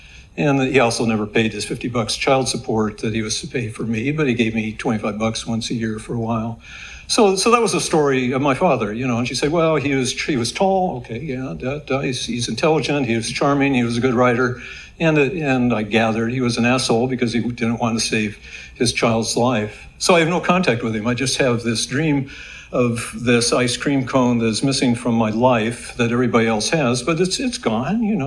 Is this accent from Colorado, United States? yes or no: no; Pittsfield, Massachusetts, United States; born there; I was born in Pittsfield, Massachusetts, the site of a big General Electric plant.